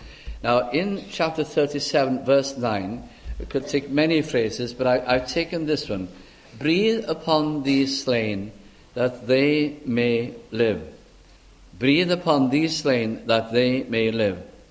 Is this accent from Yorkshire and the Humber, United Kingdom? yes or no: no; Caernarfon, Wales, United Kingdom; My hometown is Carnarvon, the ancient capital of the country. And it is a very pretty, very beautiful place.